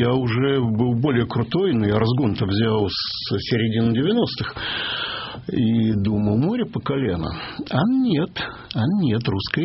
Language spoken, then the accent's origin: Russian; Odesa, Odesa Oblast, Ukraine; я одессит без твердых принципов.